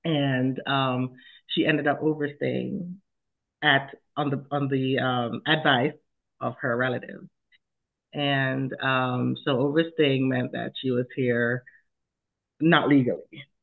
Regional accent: Jamaica; growing up in Jamaica was interesting because, you know, we don't have as much, or we didn't. I mean, I can't say that for everyone who lived in Jamaica. But growing up was difficult because we had some financial challenges.

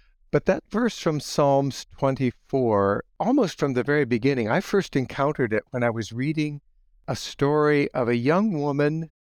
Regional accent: Ohio, United States; I grew up in Holmes County, Ohio, came to Goshen College as a student in the mid-1970s

